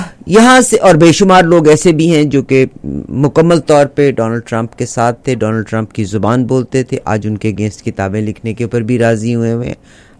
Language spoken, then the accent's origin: Urdu; Pakistan; مگر میں بھی پاکستانی ہوں